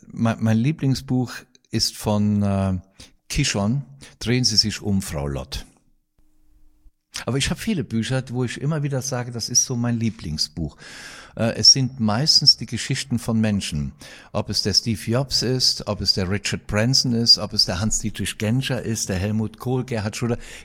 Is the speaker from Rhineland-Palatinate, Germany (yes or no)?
yes; Altenkirchen, Rhineland-Palatinate, Germany; Du hast in Altenkirchen gelebt, bist in Herschen aufs Gymnasium gegangen. Das ist alles meine Heimat.